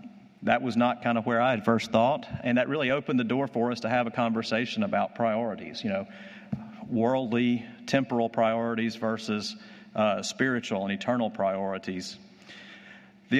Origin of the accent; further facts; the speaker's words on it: Alabama, United States; Somebody was talking about, they knew I was from Alabama, they were talking about that at lunch.